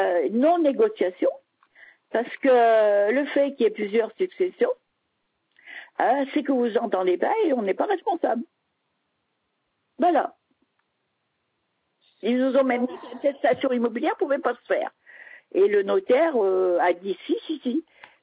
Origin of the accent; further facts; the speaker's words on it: Marsac, Nouvelle-Aquitaine, France; Je suis de la Creuse.